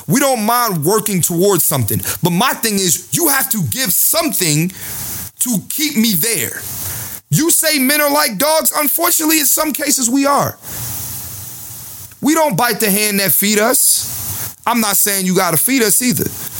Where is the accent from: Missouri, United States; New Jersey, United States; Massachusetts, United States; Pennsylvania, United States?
Pennsylvania, United States; Philadelphia; See, I'm from Philly, right?